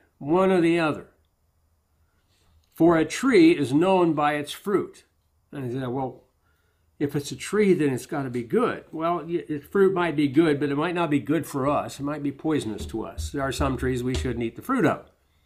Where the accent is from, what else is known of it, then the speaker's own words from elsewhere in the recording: South Dakota, United States; Where I grew up in South Dakota, we had lots of rattlesnakes, had to keep an eye out for them.